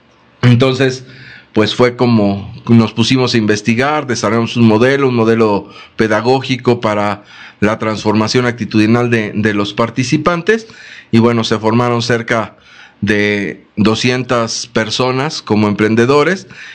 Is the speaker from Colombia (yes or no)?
no; Mexico; Como mexicanos tenemos una actitud de dependencia y de empleados muy marcada